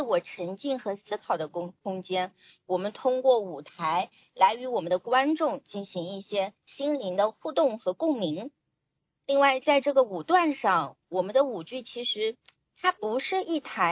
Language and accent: Chinese; China; 其实对我们中国人而言，西施他的故事已经是家喻户晓了